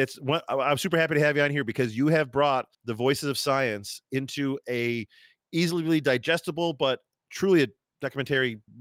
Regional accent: New York, United States; So but I'm from New York, so I swear constantly.

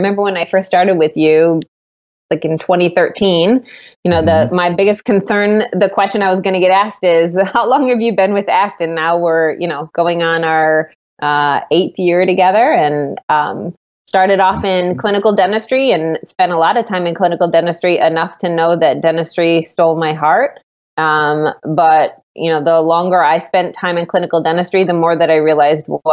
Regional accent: Cleveland, Ohio, United States; They always ask me if I'm from Texas. Yeah. I'm not, just here from Cleveland, Ohio.

